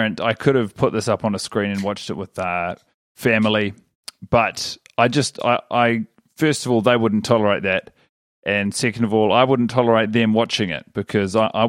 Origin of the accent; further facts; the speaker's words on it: New Zealand; I'm from New Zealand.